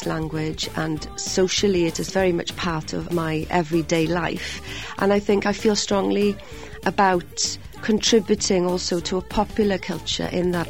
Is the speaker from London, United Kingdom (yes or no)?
no; Wales, United Kingdom; as a Welsh woman, I feel very strongly about.